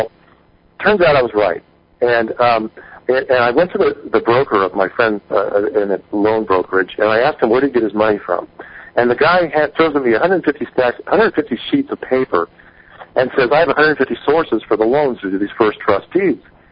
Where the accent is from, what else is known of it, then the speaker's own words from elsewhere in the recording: Los Angeles, California, United States; I grew up in Los Angeles, okay, and I was there during the peak of the smog